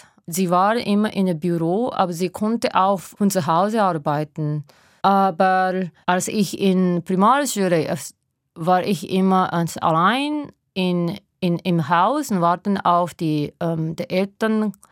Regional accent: Hamamatsu, Shizuoka, Japan; German is a second language; Also Hamamatsu ist meine Heimatstadt, ist eine ganz Industriestadt, so sind viele Fabriken da, aber wir sind am Meer und wir auch also ganz nah zu den Bergen auch und wir haben natürlich viel Natur.

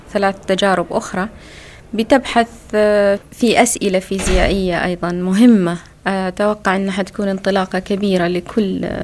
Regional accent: Saudi Arabia; فبالنسبة كوني كسعودية وكإمرأة وعرفت أنه أنا أول سعودية في المجال

